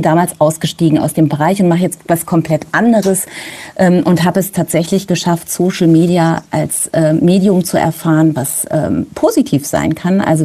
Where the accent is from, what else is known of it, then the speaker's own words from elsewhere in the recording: Bad Hersfeld, Hesse, Germany; ich komme aus der Stadt Bad Hersfeld